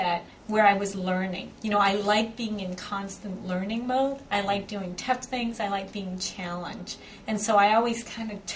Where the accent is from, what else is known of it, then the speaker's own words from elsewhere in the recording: California, United States; My family's there. I grew up in the Bay Area. I went to school in the Bay Area.